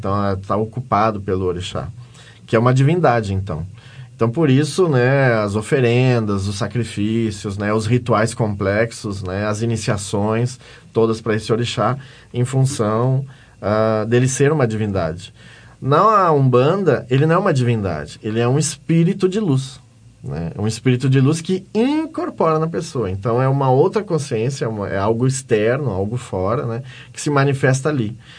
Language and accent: Portuguese; Brazil; E eu, como, né, nascido e criado no Morro da Cruz, eu tô mais pro lado do rap do que pro lado do samba, né?